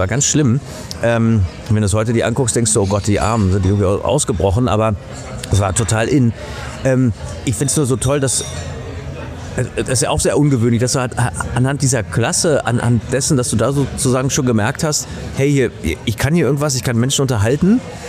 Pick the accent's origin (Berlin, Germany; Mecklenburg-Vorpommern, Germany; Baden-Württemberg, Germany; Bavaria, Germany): Berlin, Germany; ich komme aus der Großstadt, ich bin Berliner.